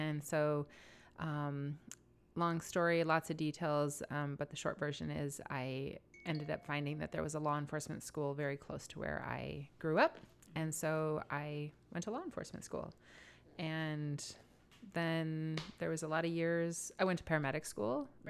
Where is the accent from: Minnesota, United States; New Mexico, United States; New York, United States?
Minnesota, United States; now in Washington, United States; No, I grew up in Minnesota, in northern Minnesota.